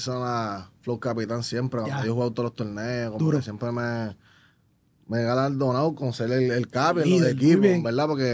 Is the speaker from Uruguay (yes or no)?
no; Carolina, Puerto Rico; yo soy de Carolina, de Monserrate, Tabor, ¿verdad?